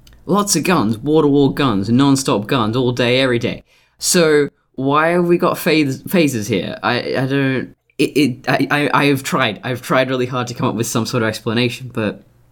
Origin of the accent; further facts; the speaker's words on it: Australia; I'm Australian.